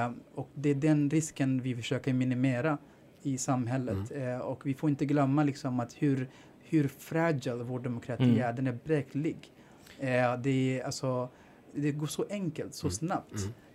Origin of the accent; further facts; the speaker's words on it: Sweden; när jag var i Somalia så kunde jag också förstå att jag är svensk och att jag har ett ansvar här i det här samhället också.